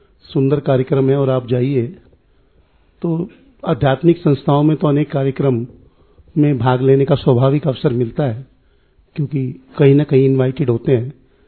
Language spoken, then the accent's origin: Hindi; Delhi, India; मैं दिल्ली से आया हूँ.